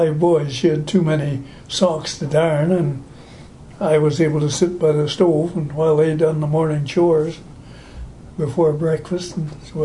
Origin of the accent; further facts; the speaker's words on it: Tiny Township, Ontario, Canada; also born or lived in Chesley; We farmed in Simcoe County, in Tiny Township.